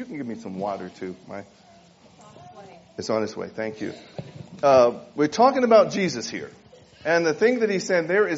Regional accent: Sacramento, California, United States; I'm from Sacramento, California.

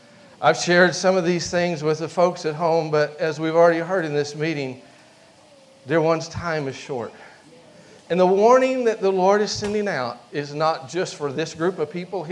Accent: Sapulpa, Oklahoma, United States; from Sepulpa.

